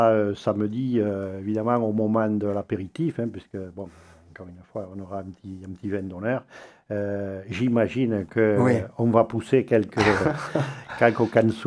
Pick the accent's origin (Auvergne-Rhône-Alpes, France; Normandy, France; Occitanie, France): Occitanie, France; Alors, le graille, chez nous, dans le Haut-Languedoc, on l'associe à une cornemuse qui est la plus grande, grosse cornemuse du monde